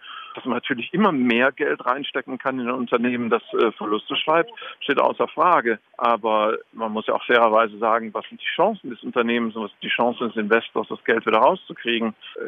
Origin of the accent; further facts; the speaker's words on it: Düren, North Rhine-Westphalia, Germany; übrigens auch der Standort meiner Heimatstadt Düren, erhalten geblieben.